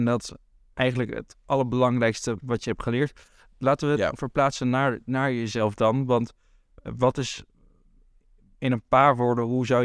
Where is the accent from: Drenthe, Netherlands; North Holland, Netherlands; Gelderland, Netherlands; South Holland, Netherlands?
Drenthe, Netherlands; Meppel; wij vonden het grappig omdat we uit Meppel kwamen.